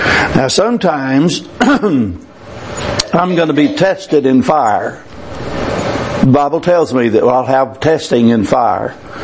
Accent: United States; And as an American, we ask for a lot of physical things. We are rich.

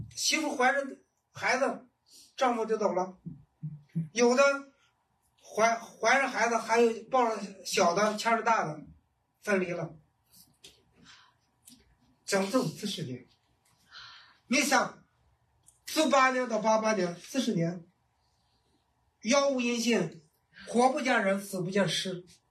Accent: Qingdao, Shandong, China; 国民党北边主要是从我们青岛走的

